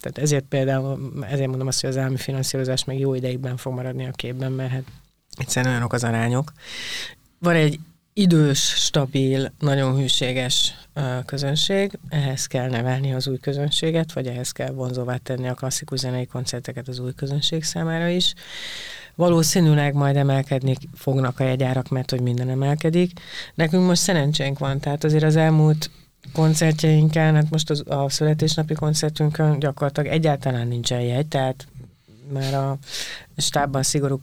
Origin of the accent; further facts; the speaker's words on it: Hungary; Mi ezt nagyon jól csináljuk, magyarok vagyunk